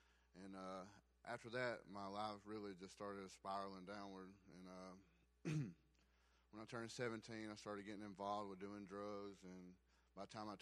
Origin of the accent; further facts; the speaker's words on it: Anniston, Alabama, United States; I am from Anniston, Alabama. I'm 26 years old. I had a good childhood growing up.